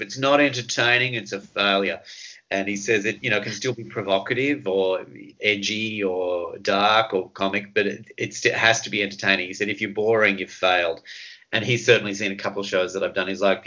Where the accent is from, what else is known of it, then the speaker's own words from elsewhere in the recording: Maroubra, New South Wales, Australia; I was born in Sutherland Hospital down in the Shire, good Shire boy, and then I grew up in Maroubra, went to school in Randwick